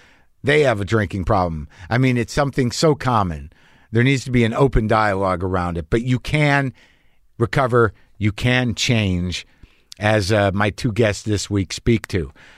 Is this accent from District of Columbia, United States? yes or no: no; New Mexico, United States; Like, I grew up in New Mexico, driven through Oklahoma.